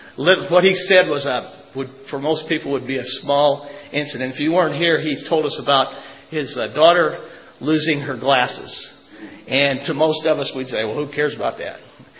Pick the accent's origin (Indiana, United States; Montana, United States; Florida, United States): Indiana, United States; by the way, I'm from Indiana, so that's another one.